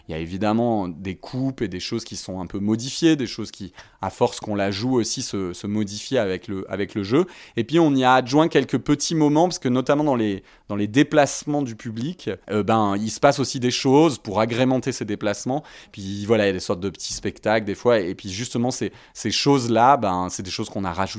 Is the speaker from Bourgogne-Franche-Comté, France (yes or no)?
no; Saint-Maurice-de-Ventalon, Occitanie, France; Tous les étés à Saint-Maurice-de-Ventalon, là d'où je viens, à côté du pont de Montvert.